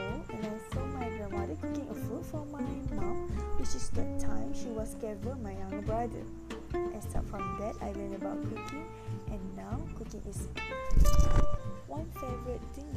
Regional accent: Slim River, Perak, Malaysia; I was born at Hospital Slim River. Yes, since I was little, I did live in Slim River until now.

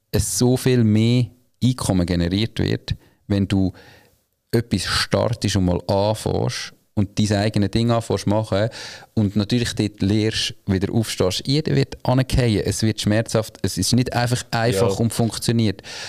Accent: Switzerland; Es ist jetzt auch gerade als Schweizer utopisch, das Gefühl zu haben, ich kann etwas anbieten.

